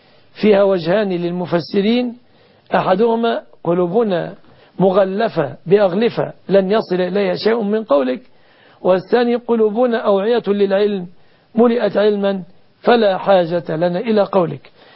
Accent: Egypt; كما أسأل الله سبحانه أن يحفظ بلادنا مصر آمنة مطمئنة من كل مكروه ومن كل سوء

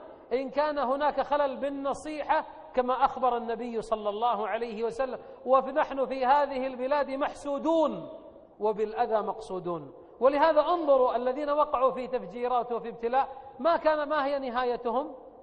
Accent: Saudi Arabia; عندنا في السعودية

